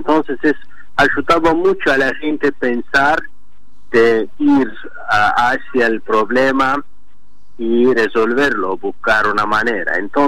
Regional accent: Azerbaijan; Spanish is a second language; ojalá que podemos tener escuelas de fútbol de Argentina en mi país

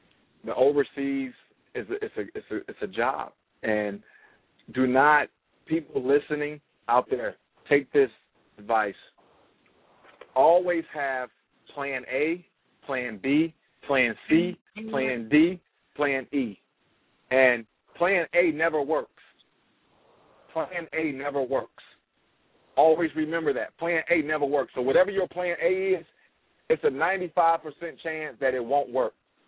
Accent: Detroit, Michigan, United States; Because growing up in Detroit, all I knew was Detroit. I was sheltered.

